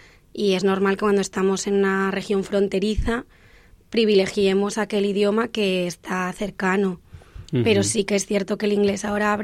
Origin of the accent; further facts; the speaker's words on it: Zaragoza, Aragon, Spain; yo soy de Zaragoza. Uh-huh. Y allá hay un colegio que es el Collège Molière, que es de la misión laica francesa, que pertenece al Ministerio francés. Y entonces yo estudié ahí desde los 3 años hasta los 16